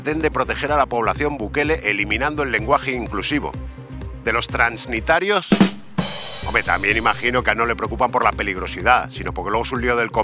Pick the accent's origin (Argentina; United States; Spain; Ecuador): Spain; como buen español yo nunca abandono mi país, aunque me duela.